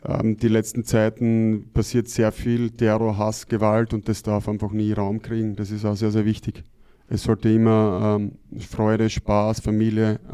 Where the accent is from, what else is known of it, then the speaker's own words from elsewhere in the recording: Graz, Styria, Austria; wir stehen da alle zusammen als Österreicher und ich bin zum Beispiel in Graz aufgewachsen, das heißt, ich kenne die Gegend dort